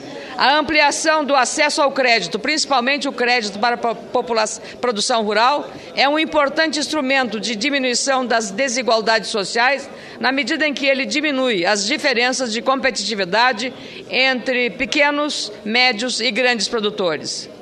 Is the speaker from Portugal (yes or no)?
no; Rio Grande do Sul, Brazil; E como gaúcha, fico muito orgulhosa